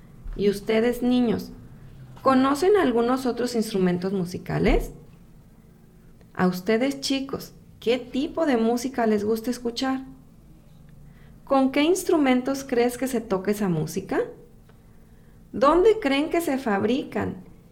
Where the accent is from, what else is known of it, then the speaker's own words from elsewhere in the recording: Guadalajara, Jalisco, Mexico; born there; A mí me gusta escuchar mariachi, porque nací en Guadalajara, Jalisco, y el mariachi es la música típica que allá se escucha.